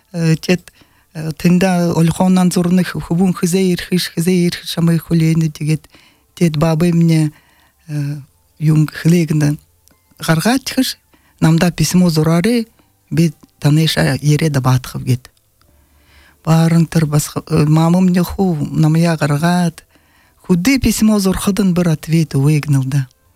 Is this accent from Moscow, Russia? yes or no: no; Irkutsk Oblast, Russia; я родом из Иркутской области